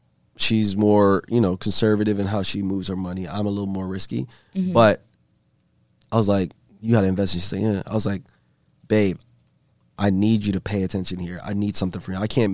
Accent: Philadelphia, Pennsylvania, United States; also born or lived in Ethiopia; And I grew up in Southwest Philly, so gutter the whole way. Poor.

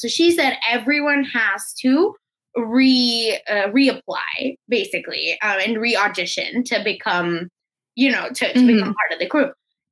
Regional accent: India; me as a person, you know, person of color, as an immigrant, as an Indian, as a Jew

